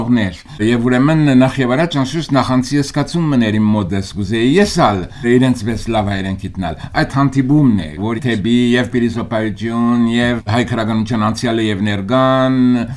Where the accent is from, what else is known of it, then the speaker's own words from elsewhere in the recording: Paris, Île-de-France, France; moved away as an adult; now in United States; ես Փարիզ ծնած եմ, Փարիզ մեծած, ուշ Ամերիկա անցած եմ, այդ 20 տարի մոտավորապես սկիզբը UCLA-ը, դո Կոլումբիա համալսարանները, ծածկի առաջ իմ գյանքս Ֆրանսիա էր անշուշտ